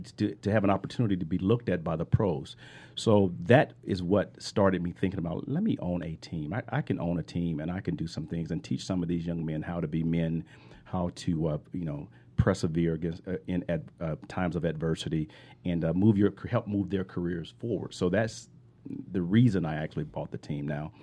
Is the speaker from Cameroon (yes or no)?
no; Tuskegee, Alabama, United States; Tuskegee, not Auburn. I grew up